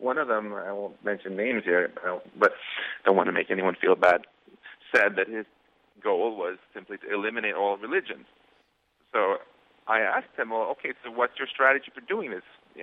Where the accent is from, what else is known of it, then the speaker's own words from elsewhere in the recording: Sweden; You know, I grew up in Sweden, as you mentioned, and even though I didn't like the icy climate very much